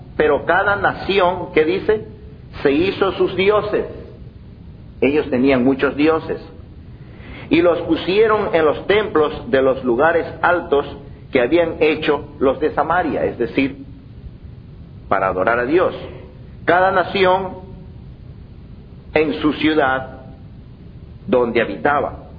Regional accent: Ecuador; En mi país, Ecuador

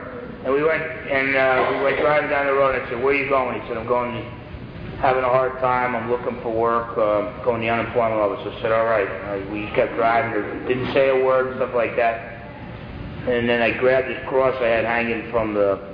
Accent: New Jersey, United States; And growing up in New Jersey, where you're taught the antithesis of turning the other cheek.

